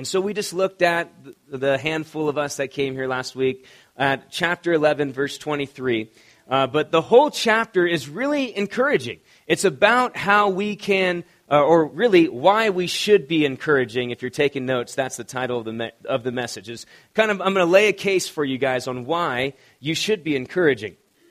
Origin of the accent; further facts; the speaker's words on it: California, United States; now in Colorado, United States; I'm Californian, and I was like, do we cancel service?